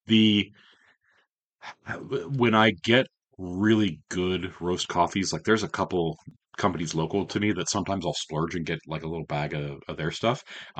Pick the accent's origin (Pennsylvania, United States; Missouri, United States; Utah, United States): Missouri, United States; Kansas City; Now, granted, like, we're from Kansas City.